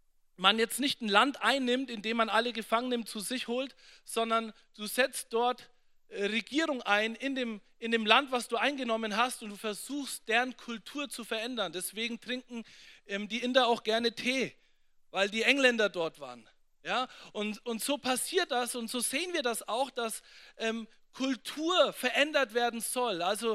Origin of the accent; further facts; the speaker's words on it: Nuremberg, Bavaria, Germany; ich bin ein Franke. Ja, ich bin in Nürnberg aufgewachsen, in der Südstadt in Nürnberg.